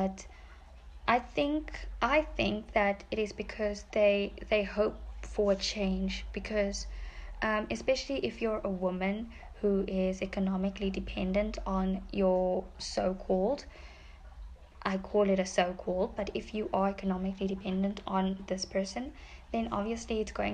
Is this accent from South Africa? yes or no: yes; South Africa; especially as a South African, I see it happening.